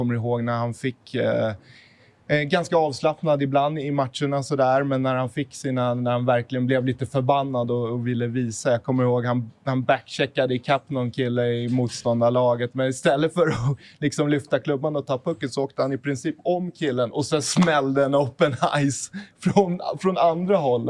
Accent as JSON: {"language": "Swedish", "country": "Sweden", "said": "för mig också som svensk var ju nästan ännu häftigare med Bäckström liksom, som jag ser som en av de bästa i svensk hockey genom tiderna."}